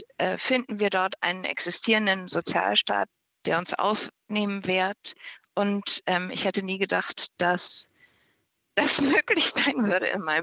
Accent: United States; now in Germany; Ich bin US-Amerikanerin. Ich meine, ich kann das nicht leugnen. Es ist auch nicht meine alte Heimat, sondern meine Heimat schlechthin.

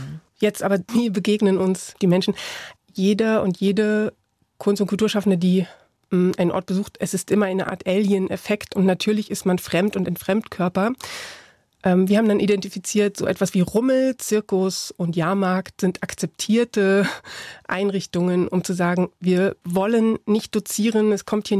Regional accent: Saxony-Anhalt, Germany; Ich bin selbst in einem kleinen Dorf groß geworden in Sachsen-Anhalt.

